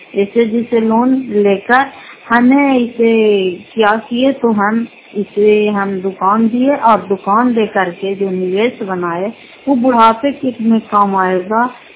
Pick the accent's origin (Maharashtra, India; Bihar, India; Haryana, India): Bihar, India; Tejpur; घर का तेजपुर पंचायत मकरौता जिला नालंदा करापतरा ब्लॉक की निवासी हूँ।